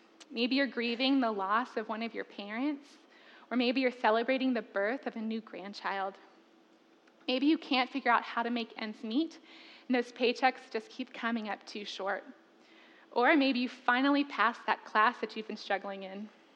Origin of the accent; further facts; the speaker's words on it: Richmond, Virginia, United States; I grew up in Richmond, Virginia, and I still get to call Richmond home.